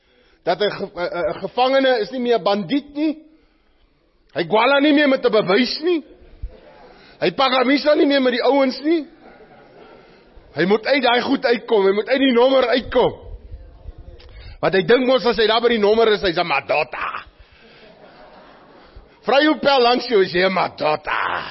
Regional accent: Bloemfontein, Free State, South Africa; Ons is van Bloemfontein af, partij van ons.

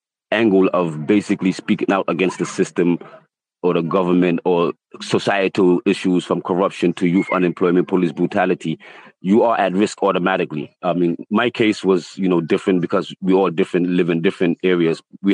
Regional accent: New York, United States; growing up in New York, I used to rap, but the context was different.

